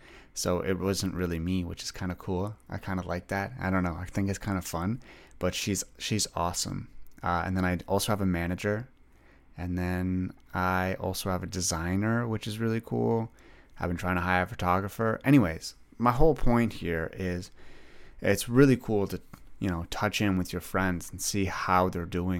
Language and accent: English; Greeley, Ontario, Canada; I think I said that I grew up like a little bit outside of Ottawa. I grew up in Greeley, for those who don't know.